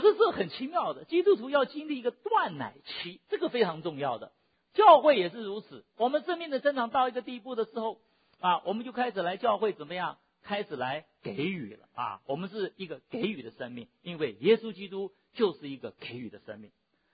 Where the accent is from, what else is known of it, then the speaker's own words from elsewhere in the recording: China; 我们中国人说人往高处爬，水往低处流